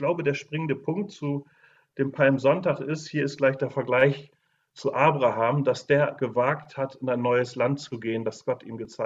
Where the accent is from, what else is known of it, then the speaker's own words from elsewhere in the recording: Bremen, Germany; auch ich als Bremer, Norddeutsch